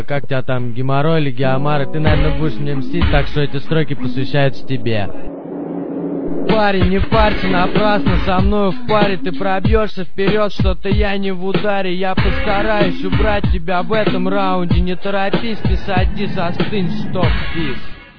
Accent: Moscow, Russia; born there; Я родился в Москве, в России.

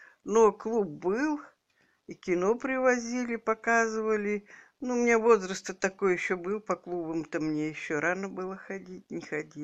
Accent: Solomino, Kemerovo Oblast, Russia; Я родилась 1934 года в деревне Соломино Топкинского района Кемеровской области.

